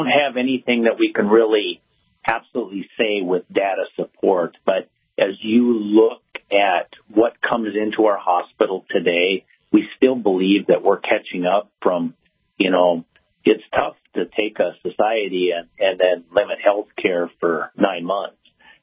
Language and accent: English; Lignite, North Dakota, United States; I did grow up on that Canadian border up in northwest part of the state.